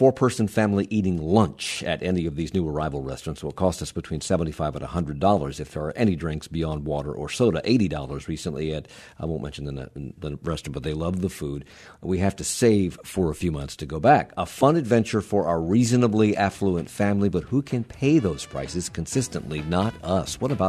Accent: Savannah, Georgia, United States; I'm from Savannah, where food is an art.

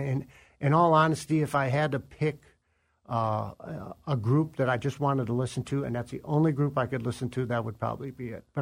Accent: Chicago, Illinois, United States; I used to listen to WLS in Chicago because I grew up in Chicago.

